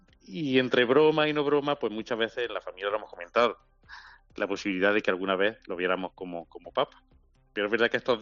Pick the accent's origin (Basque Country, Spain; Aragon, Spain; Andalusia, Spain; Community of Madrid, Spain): Andalusia, Spain; Vélez Rubio; Así que yo soy de Vélez Rubio